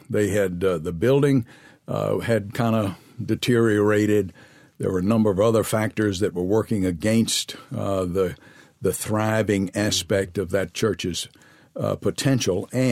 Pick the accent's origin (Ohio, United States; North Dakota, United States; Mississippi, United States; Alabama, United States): Alabama, United States; Mobile; also born or lived in Monroeville, Alabama / New Orleans, Louisiana; I was born in Monroeville, Alabama, and then he moved to New Orleans, Louisiana at First Presbyterian there for a number of years in my early childhood. Yeah. And then he moved to Mobile, Alabama